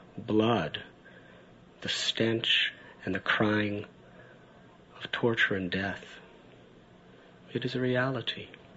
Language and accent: English; Midwest, United States; I come from the Midwest, but never was I so close to a cow.